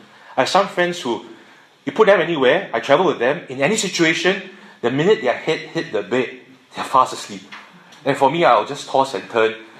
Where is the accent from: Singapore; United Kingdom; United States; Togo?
Singapore; You know, as a Singaporean, I need to confess that as Singaporeans, we have a tendency to take control